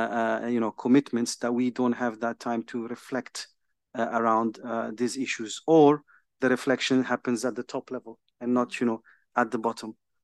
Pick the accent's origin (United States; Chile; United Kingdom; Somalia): Somalia; And I'm also from Somalia